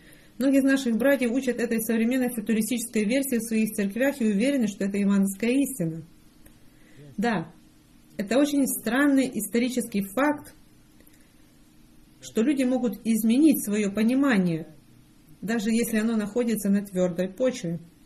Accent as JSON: {"language": "Russian", "country": "Germany", "second_language": "Russian", "said": "потому что я немец."}